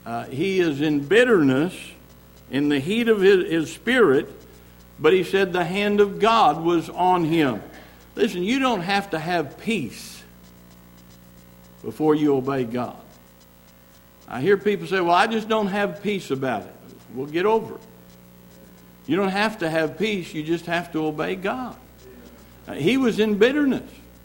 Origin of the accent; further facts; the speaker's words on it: Kansas, United States; I mean, I was born and raised in Kansas on a hog farm.